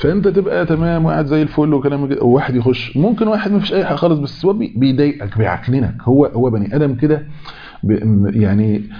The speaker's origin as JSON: {"language": "Arabic", "country": "Egypt", "said": "لان عندنا في مصر يقول لك شايل طاجن ست،"}